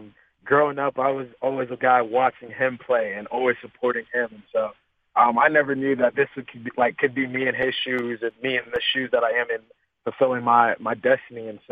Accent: Texas, United States; Yeah, I grew up in Texas my whole life. And so I've always wanted to get out of the state of Texas

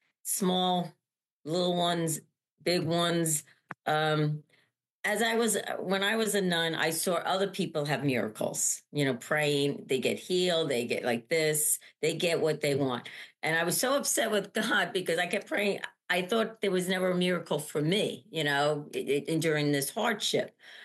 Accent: Syosset, New York, United States; And I was like, oh, I'm from Long Island. So we talk. And she happened to be, and the two priests that were with her, one priest I knew, he had my confirmation. Like, he was a priest of my parish when I was a kid in Syosset.

